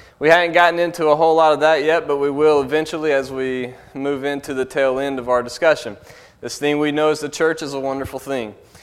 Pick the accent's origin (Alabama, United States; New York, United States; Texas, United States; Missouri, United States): Alabama, United States; I kind of grew up that way. I grew up in there in Alabama, and where my house was completely surrounded by family land.